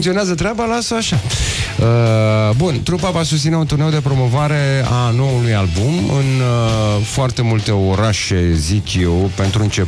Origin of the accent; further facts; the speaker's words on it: Focșani, Vrancea County, Romania; ți-a exprimat dorința să vii și în orașul meu natal, Focșangeles.